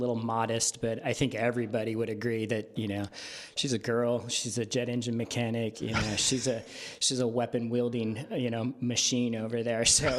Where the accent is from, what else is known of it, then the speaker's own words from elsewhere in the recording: Deadwood, South Dakota, United States; born there; Okay. Well, for me, I was born in Deadwood, South Dakota. So there's a little Napa nugget for you one day.